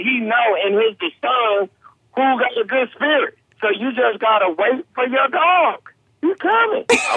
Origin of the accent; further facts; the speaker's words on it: California, United States; I started in Washington, D.C., even though I'm from Cali, and I started with Coco Brown and Queen Aisha.